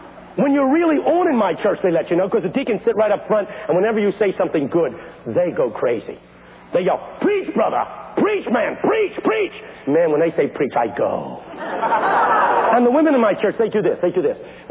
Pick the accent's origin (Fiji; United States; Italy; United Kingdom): United States; Philadelphia, Pennsylvania; I belong to a black church in West Philadelphia. I grew up in West Philadelphia. The community's all black now.